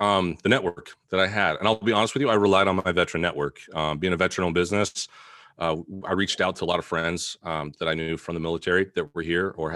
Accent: Idaho, United States; I was born and raised here in Idaho, so outdoors kid. So I understand the outdoors a lot, hunt and fish and all that kind of stuff.

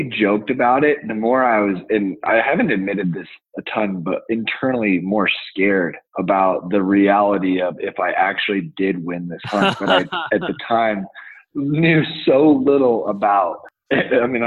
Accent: Summit County, Colorado, United States; I'm originally from Summit County, Colorado, a resort town. Most people are familiar with Breckenridge.

